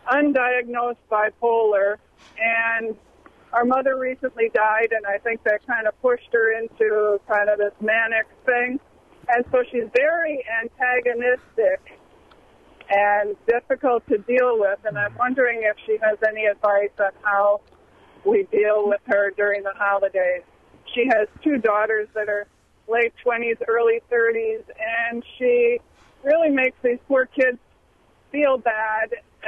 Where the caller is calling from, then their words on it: Athelstane, Wisconsin, United States; It's Athelstane. It's a small town in northern Wisconsin, kind of a little west of Cribbett.